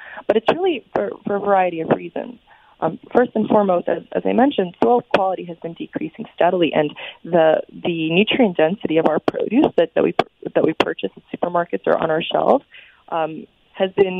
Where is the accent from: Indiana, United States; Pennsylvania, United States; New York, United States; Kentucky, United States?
New York, United States; here on the East Coast, I'm a New Yorker